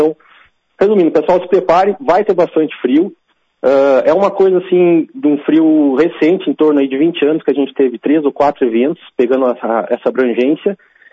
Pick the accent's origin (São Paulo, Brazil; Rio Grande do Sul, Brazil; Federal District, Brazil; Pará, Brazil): Rio Grande do Sul, Brazil; O gaúcho, eu sou gaúcho também aqui, a gente está acostumado